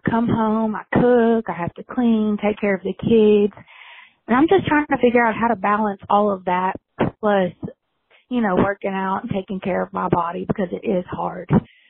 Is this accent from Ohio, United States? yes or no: no; Roland, Arkansas, United States; I'm from Roland, Arkansas.